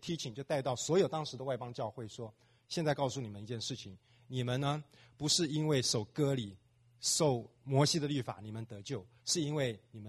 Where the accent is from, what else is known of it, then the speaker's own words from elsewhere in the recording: China; 我们中国人有一句话说，公说公有理，婆呢婆说婆有理